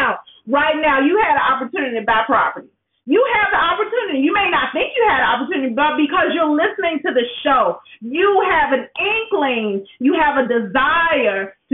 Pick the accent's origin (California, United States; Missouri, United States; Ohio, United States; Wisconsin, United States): California, United States; Inglewood; You know I'm from Inglewood.